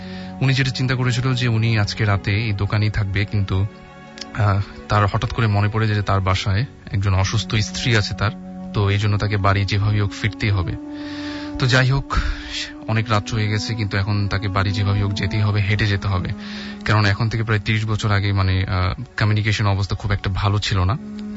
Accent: Dhaka, Dhaka Division, Bangladesh; পুরান ঢাকা থেকে এসেছি, আমি এসএসসি এ পড়ছি।

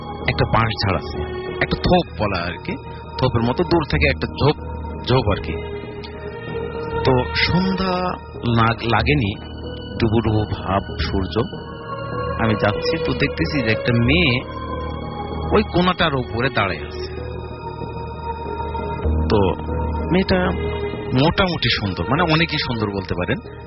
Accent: Paba, Rajshahi Division, Bangladesh; আমি রাজশাহীর পাবা থানা থেকে আসছিলাম।

